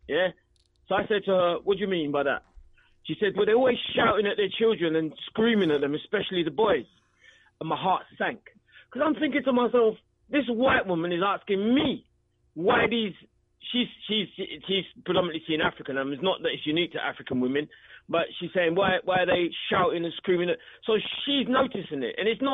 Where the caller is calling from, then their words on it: London, United Kingdom; why I am phoning in from London, UK, is this